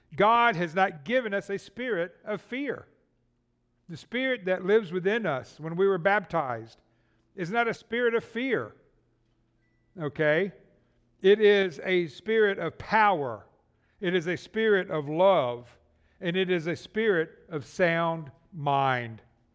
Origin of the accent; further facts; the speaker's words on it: Pensacola, Florida, United States; Part of it was filmed in my hometown in Pensacola, Florida.